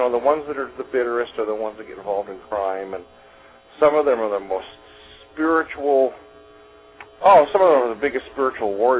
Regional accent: Louisiana, United States; also born or lived in Mississippi; I grew up in Louisiana, Mississippi, around poor blacks

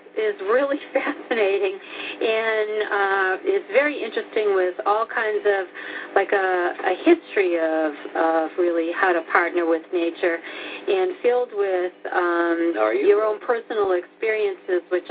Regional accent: Wales, United Kingdom; I'm Welsh.

